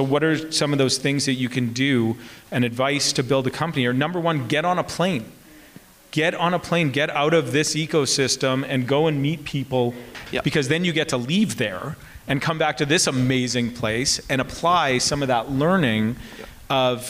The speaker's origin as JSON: {"language": "English", "town": "Winnipeg", "region": "Manitoba", "country": "Canada", "tie": "born or raised there", "said": "I grew up in Winnipeg, and I understand, like, there is a sort of psyche in the prairies"}